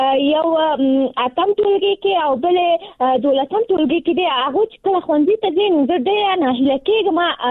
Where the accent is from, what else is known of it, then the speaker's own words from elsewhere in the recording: Nangarhar, Afghanistan; now in Kabul, Afghanistan; ما د ننګرهار د ولایت نه فعلاً په کابل کې ژوند کوم، او زه هم د نهم ټولګي زده کوونکی یم،